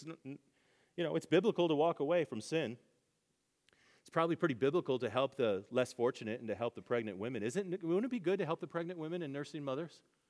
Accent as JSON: {"language": "English", "town": "Nashville", "region": "Tennessee", "country": "United States", "lives_now": "San Diego, United States", "said": "I was from Nashville before I came here. The whole area of the Nashville area is 1.1 million."}